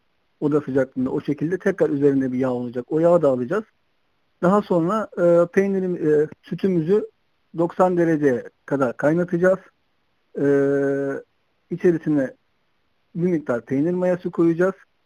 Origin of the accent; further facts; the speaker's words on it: Black Sea Region, Turkey; Biraz da kendi yöremden olsun.